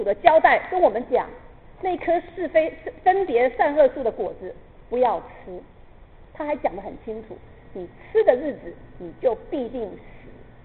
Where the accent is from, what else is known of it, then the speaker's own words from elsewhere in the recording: China; 你记得我们中国人讲学徒